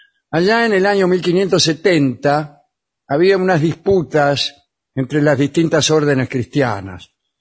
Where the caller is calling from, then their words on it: Asunción, Paraguay; de Asunción, Paraguay.